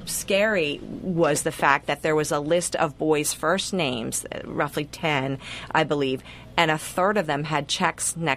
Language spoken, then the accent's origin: English; Pennsylvania, United States; because I'm a Bucks County, you know, I was raised in Bucks County